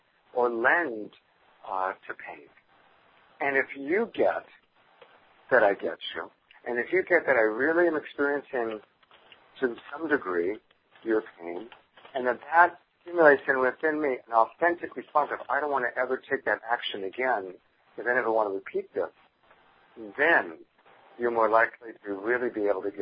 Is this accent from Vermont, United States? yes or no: no; Granada Hills, California, United States; when I was a little boy growing up in Granada Hills, California